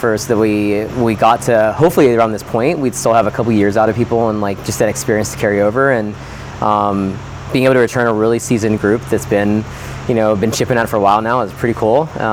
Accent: Pennsylvania, United States; I'm originally from Pennsylvania, my wife's from Delaware

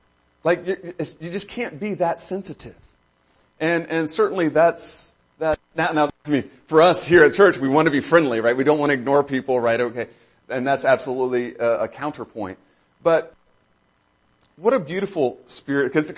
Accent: Tampa, Florida, United States; And I remember when I was a kid growing up, at the church, we grew up in Tampa, Florida. Fletcher Avenue Church of Christ is one of the churches, a number of different churches there, lived 5 minutes from Florida College.

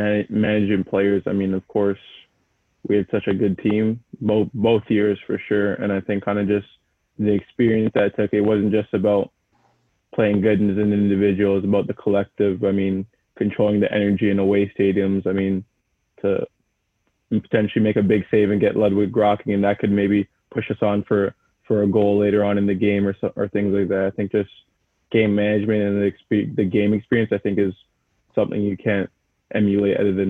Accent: Canada; So being Canadian, it's not as big of an exposure as probably being in America

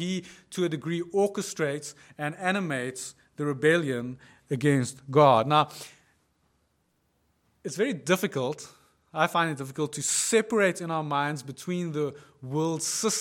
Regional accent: South Africa; There's a whole thing to being South African. There's a flavor to who we are that extends beyond just who we are.

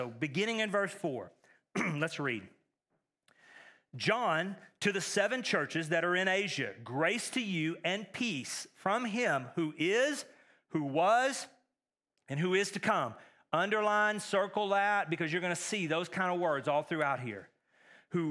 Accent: Texas, United States; I grew up in East Texas, which is a lot like East Tennessee, kind of like kissing cousins.

